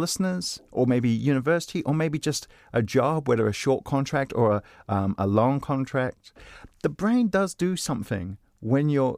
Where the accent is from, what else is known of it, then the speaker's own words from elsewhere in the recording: New Zealand; it's because I'm a New Zealander and we hate celebrating.